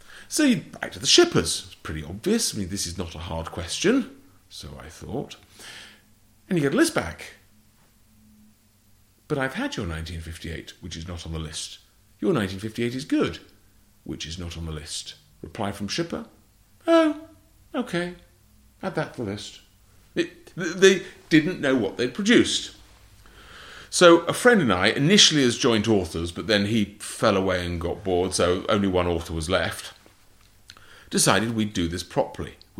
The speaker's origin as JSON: {"language": "English", "region": "England", "country": "United Kingdom", "accent": "English", "said": "I wouldn't learn Portuguese from me. My accent's very English"}